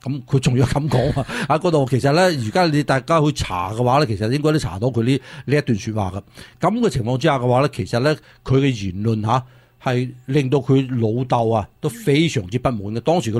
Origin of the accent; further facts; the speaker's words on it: United States; 唔係我哋美國人最佳選擇啊！